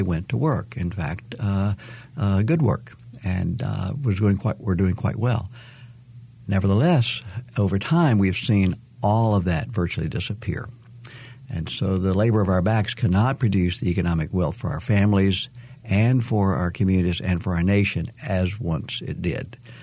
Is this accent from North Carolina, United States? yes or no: yes; North Carolina, United States; as we grew up in North Carolina and we knew the labor of our backs was the road to economic success for most citizens in our state